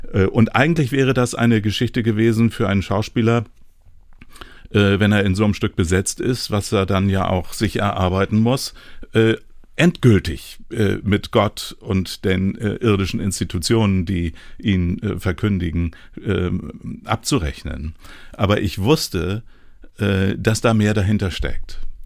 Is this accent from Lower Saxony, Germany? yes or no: no; Hamburg, Germany; Aber ich habe dann auch in meinem Heimatort in Hamburg, in Rahlstedt